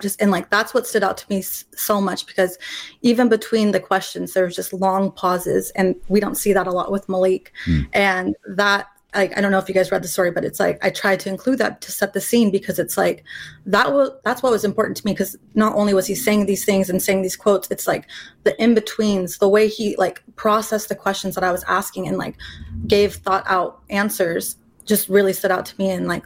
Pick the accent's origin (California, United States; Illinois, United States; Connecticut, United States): California, United States; Bakersfield; also born or lived in San Diego; I was born in San Diego, grew up in Bakersfield, and then like have family all in LA and Southern California.